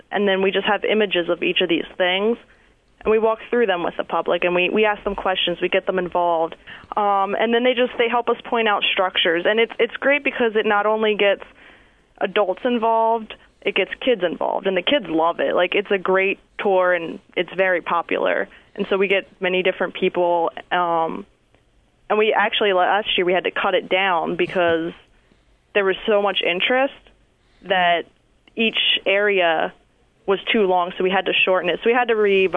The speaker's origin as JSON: {"language": "English", "town": "Croydon", "region": "Pennsylvania", "country": "United States", "said": "I come from Croydon, Pennsylvania."}